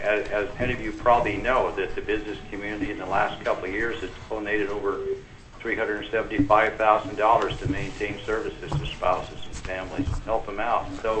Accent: Anchorage, Alaska, United States; I'm from Anchorage, Alaska.

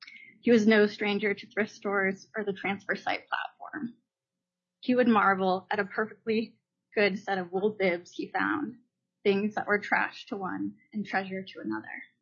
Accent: North Pole, Alaska, United States; I am from North Pole, the wife of … representing myself.

